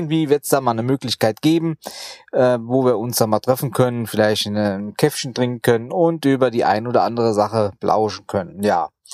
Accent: Rhineland-Palatinate, Germany; aber dann auch erst in Baumholder, das auch so um der Dreh, so 6 Kilometer weit von meinem Heimatort liegt.

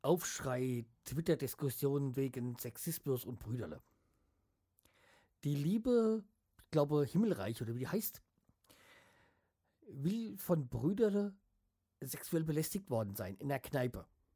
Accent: Hesse, Germany; Okay, ich bin Hesse, ich darf Schwachsinn labern.

